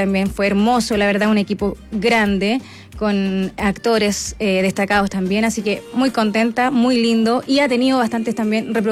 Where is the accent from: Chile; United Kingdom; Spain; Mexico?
Chile; El Quisco, Valparaíso; soy del Quisco, de la provincia de San Antonio, representando allá esos lindos lugares.